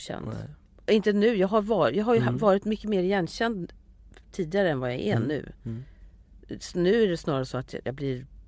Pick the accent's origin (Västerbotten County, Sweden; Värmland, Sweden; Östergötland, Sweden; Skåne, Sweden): Östergötland, Sweden; Finspång; jag försöker tänka hur det var när jag växte upp i Finspång.